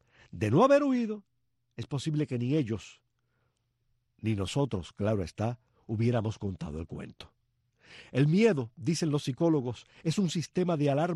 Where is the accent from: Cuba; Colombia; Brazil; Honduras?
Cuba; No somos pocos los cubanos